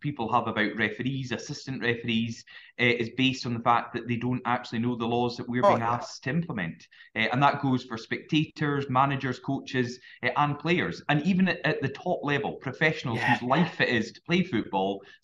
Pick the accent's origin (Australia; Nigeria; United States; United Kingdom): United Kingdom; Scotland; I personally think it's quite good that someone who was born and brought up in Moray, who started his refereeing career, as I say, in the local welfare matches and schools football around Moray